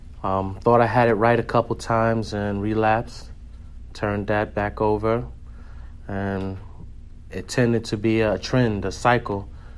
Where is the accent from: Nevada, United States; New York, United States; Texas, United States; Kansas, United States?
New York, United States; New York City; So, I was raised in New York City, pretty much spoiled as a child, had everything I wanted